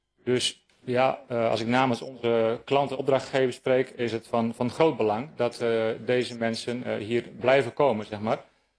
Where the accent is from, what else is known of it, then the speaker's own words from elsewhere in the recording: Friesland, Netherlands; Maar goed, stop mij als Fries met een paar Limburgers in huis